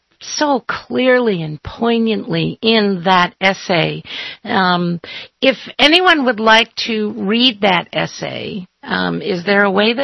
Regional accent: Boston, Massachusetts, United States; I actually grew up in Boston.

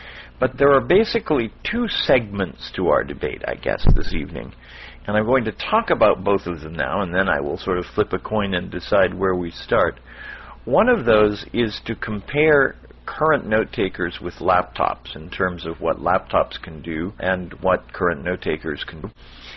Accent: Miami, Florida, United States; from Miami, Florida, and welcome to this evening's edition of Tuesday Topics.

